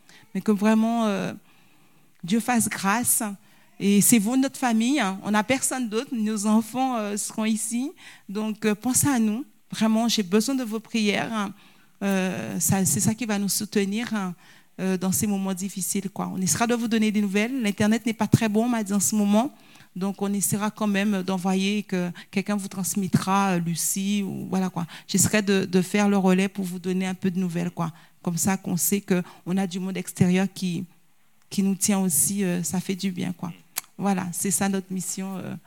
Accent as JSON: {"language": "French", "country": "Haiti", "said": "Parce que moi, la première fois que je suis arrivée en Haïti, je suis haïtienne, mais j'étais vraiment choquée."}